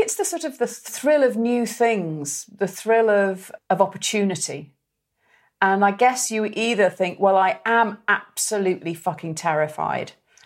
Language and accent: English; Wirral, North West England, United Kingdom; I mean, I'm from the Wirral, from Merseyside, so my voice, you know, I didn't have a voice like that, you know, wasn't kind of, you know, like really scouse or nothing like that.